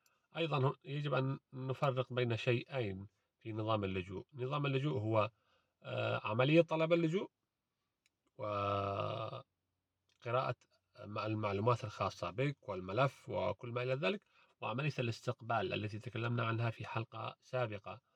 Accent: Syria; وأنا شخص من سوريا، فعملية الترجمة كانت صعبة جدا

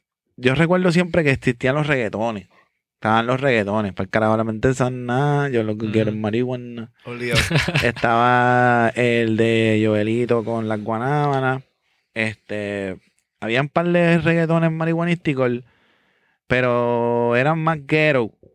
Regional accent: Bayamón, Puerto Rico; Santa Juanita, yo me crié en Santa Juanita, Bayamón.

